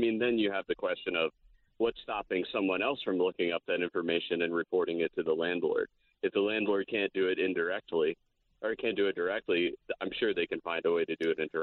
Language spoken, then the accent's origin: English; Trumbull, Connecticut, United States; I'm from Trumbull.